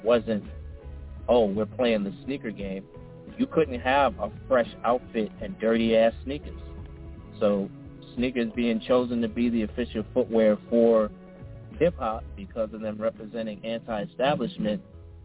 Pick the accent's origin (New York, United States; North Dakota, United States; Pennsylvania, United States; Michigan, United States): New York, United States; New York City; 13 years old, man, growing up in New York City, Brooklyn, New York. I'm a child of hip-hop